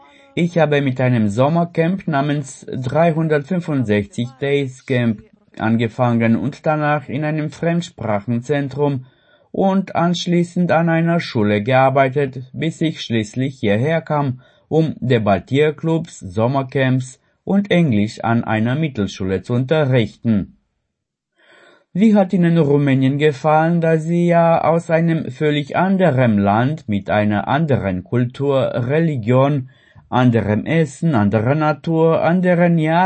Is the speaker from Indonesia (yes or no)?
yes; Indonesia; German is a second language; now in Romania; Es ist ähnlich wie bei uns in Indonesien. Dort ist es etwas schärfer, hier ist es milder und ich mag es sehr.